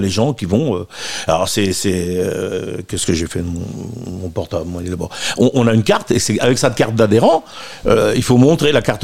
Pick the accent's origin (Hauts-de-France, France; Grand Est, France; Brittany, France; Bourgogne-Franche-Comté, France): Bourgogne-Franche-Comté, France; chez nous en Saône-et-Loire